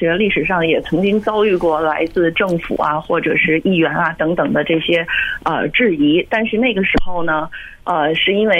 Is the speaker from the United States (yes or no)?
yes; United States; 也就是我们美国人非常流行说这个 STEM 这个行业里面